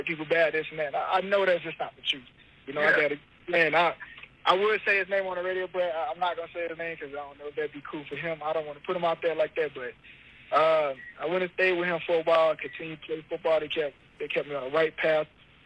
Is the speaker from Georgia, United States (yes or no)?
no; Florida, United States; All right, so I'm from Tampa, Springs, Florida, a little small country town.